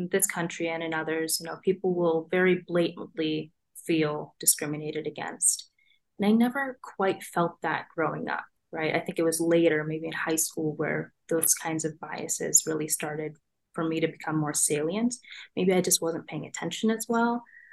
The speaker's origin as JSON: {"language": "English", "town": "Rochester", "region": "Minnesota", "country": "United States", "tie": "born or raised there", "said": "I think we got really lucky growing up in Rochester, Minnesota, because there was a great public school system, just a lot of support. And it was a pretty diverse community at the same time."}